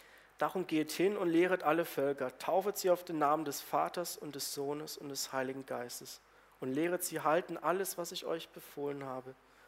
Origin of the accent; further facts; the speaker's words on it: Baden-Württemberg, Germany; Ich komme aus der Nähe von Freiburg in einem beschaulichen Dörfchen, wo die Katholiken sonntags in den Gottesdienst gehen und die anderen Christen ins nächstgelegene Städtchen, auch in ihren Gottesdienst.